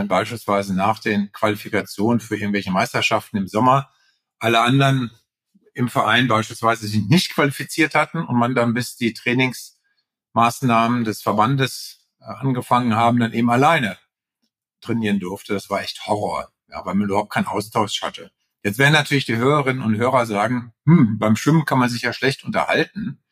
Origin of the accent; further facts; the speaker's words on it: Frankfurt, Hesse, Germany; also Frankfurt, Sachsenhausen, wo ich groß geworden bin, also der südliche Teil von Frankfurt